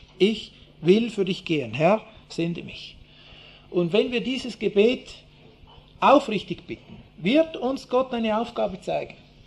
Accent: Switzerland; bei uns in der Schweiz

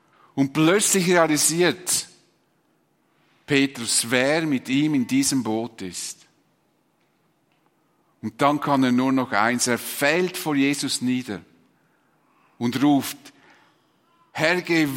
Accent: Switzerland; Wir haben ja als Schweizer ein unglaubliches Gerechtigkeitsempfinden.

